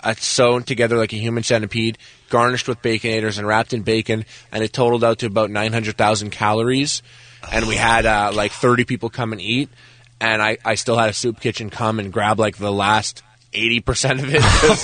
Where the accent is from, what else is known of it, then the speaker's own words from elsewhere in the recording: Canada; No, but I mean, I'm still Canadian, so we're really polite.